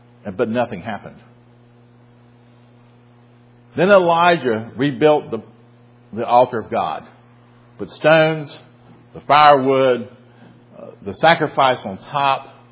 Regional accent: the South, United States; I'm a Southerner. I apologize for that.

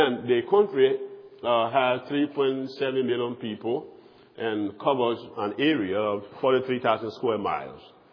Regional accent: Liberia; I hail from Liberia, which is in West Africa, and Liberia was founded in 1816 by the American Colonization Society.

